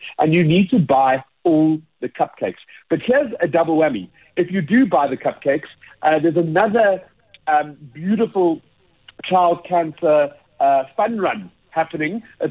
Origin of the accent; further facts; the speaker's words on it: South Africa; We're all South African, and that's something to be proud of.